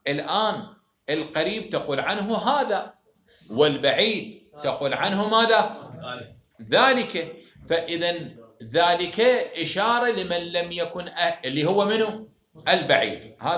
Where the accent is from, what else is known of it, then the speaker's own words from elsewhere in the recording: Iraq; إذا نحن كعراقيين شنو تكليفنا راح يصير؟